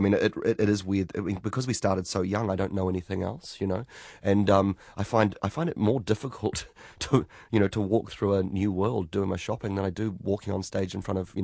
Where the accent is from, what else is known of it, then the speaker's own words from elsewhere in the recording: New Zealand; it's just so opposite to our experience growing up in New Zealand.